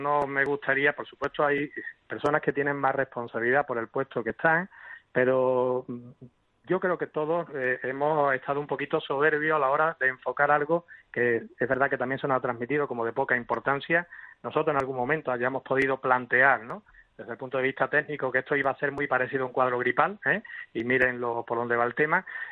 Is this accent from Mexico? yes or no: no; Spain; como ciudadanos, como pueblo español, el comportamiento ha sido ejemplar.